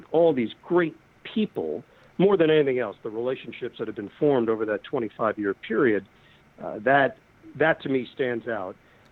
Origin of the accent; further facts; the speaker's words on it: New York City, New York, United States; Yeah, I grew up in New York in Queens, Forest Hills